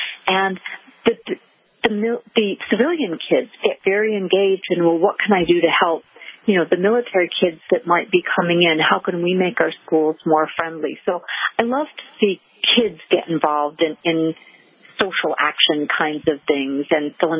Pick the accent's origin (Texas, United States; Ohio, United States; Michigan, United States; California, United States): Michigan, United States; also born or lived in Illinois / Massachusetts / Connecticut; and I moved a lot as a kid. So I grew up in Michigan and Illinois and Massachusetts and Connecticut.